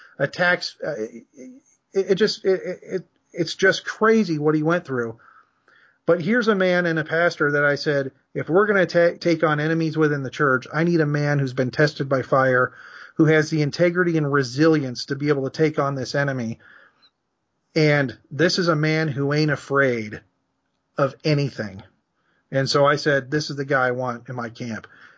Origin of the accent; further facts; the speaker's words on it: Iowa, United States; We're both from Iowa.